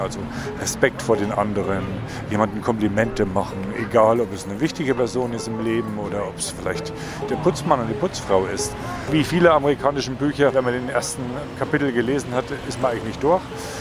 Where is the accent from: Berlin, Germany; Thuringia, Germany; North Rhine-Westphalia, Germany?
Berlin, Germany; ich komme aus Berlin und bin heute hier zu Gast in Eichstätt